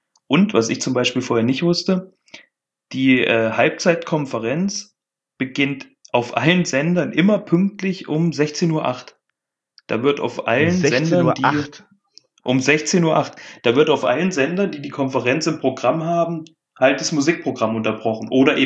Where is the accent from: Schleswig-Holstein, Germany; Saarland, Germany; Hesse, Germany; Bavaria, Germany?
Hesse, Germany; Kommen wir aus Hessen.